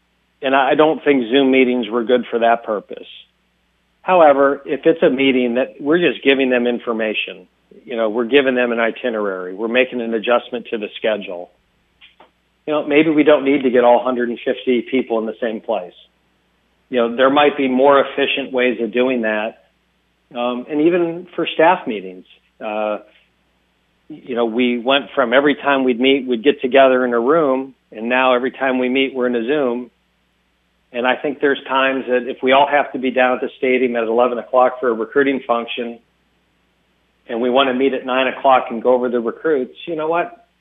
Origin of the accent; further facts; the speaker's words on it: Youngstown, New York, United States; Where I grew up in Youngstown, New York